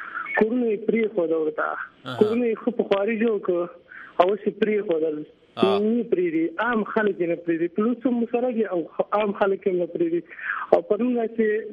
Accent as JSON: {"language": "Pashto", "country": "Afghanistan", "said": "نه مونږ اصل کې د افغانستان یو"}